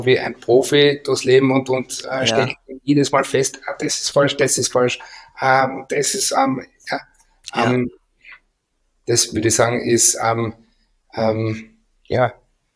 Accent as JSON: {"language": "German", "town": "Graz", "region": "Styria", "country": "Austria", "said": "da sind wir halt Grazer"}